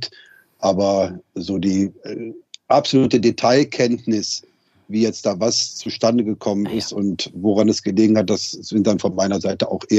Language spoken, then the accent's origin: German; North Rhine-Westphalia, Germany; born there; Naja, ich bin ja gebürtiger Rheinländer